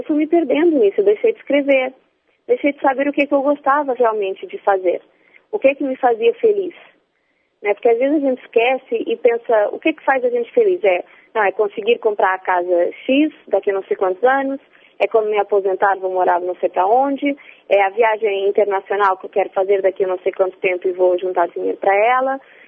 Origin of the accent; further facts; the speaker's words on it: Portugal; also born or lived in Rome, Italy; Eu sou portuguesa.